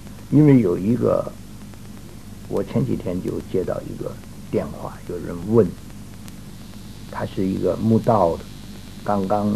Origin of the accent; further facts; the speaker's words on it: China; 我们中国人讲买一块地有这个文书啊，有这个地契，